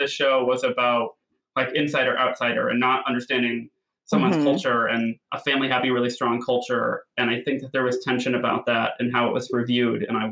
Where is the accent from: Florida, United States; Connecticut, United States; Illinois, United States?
Connecticut, United States; I'm also from Connecticut